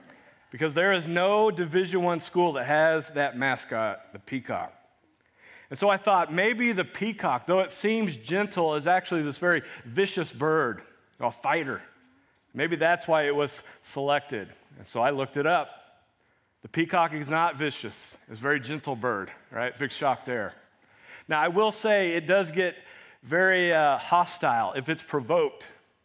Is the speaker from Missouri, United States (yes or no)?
yes; Missouri, United States; I'm from Central Missouri, all right?